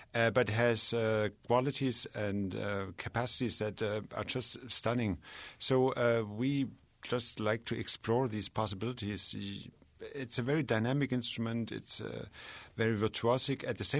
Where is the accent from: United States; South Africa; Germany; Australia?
Germany; funny enough, I grew up in Germany